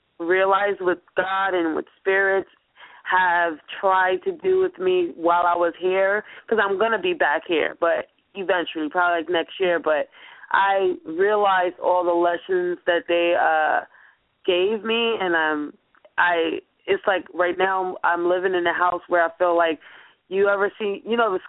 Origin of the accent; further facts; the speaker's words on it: New York, United States; now in Los Angeles, United States; now I'm going to go back to my hometown in New York